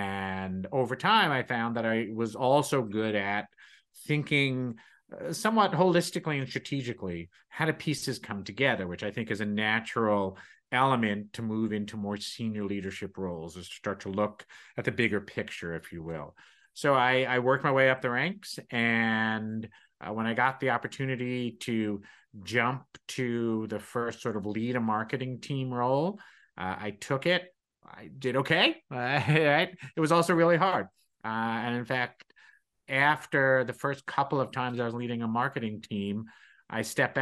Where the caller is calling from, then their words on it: Connecticut, United States; I am in my home in the quiet corner of Connecticut, northeastern Connecticut, literally 4 miles from the Massachusetts border.